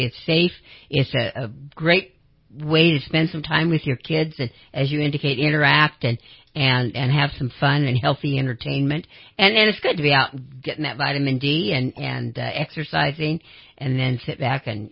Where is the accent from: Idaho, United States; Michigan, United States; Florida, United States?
Idaho, United States; I grew up in Idaho, and we had in our backyard, it was a circular driveway, and it was actually, it was kind of sunken because that's where the cesspool was.